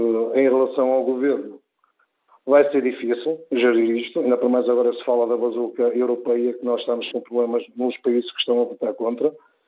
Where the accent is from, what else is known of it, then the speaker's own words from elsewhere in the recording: Portugal; a minha opinião como português